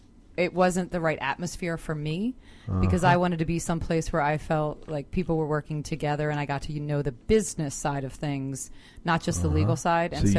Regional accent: Cheltenham, Pennsylvania, United States; I'm from originally Cheltenham, Pennsylvania, which is a suburb of Philadelphia.

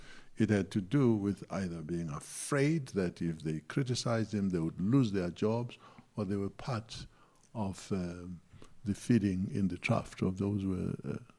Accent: South Africa; but I still ask as a South African that you vote for them.

